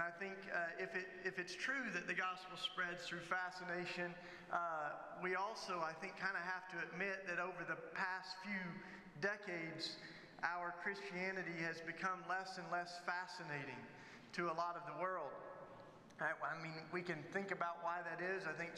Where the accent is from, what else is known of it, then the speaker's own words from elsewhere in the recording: Philadelphia, Pennsylvania, United States; also born or lived in Camden; But I came from Philadelphia and Camden, where we have a Irish Catholic parish we're a part